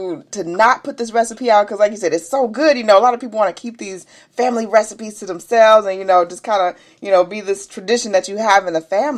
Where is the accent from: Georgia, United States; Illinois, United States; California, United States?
Georgia, United States; Atlanta; I'm from Atlanta, so, you know, we've been hearing some things.